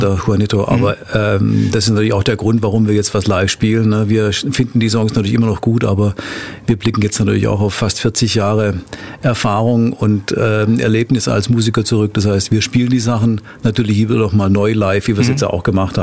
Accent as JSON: {"language": "German", "town": "Wurmlingen", "region": "Baden-Württemberg", "country": "Germany", "lives_now": "Ulm, Germany", "said": "eigentlich nur Wahl-Ulmer, denn ich komme in Wirklichkeit aus Wurmlingen."}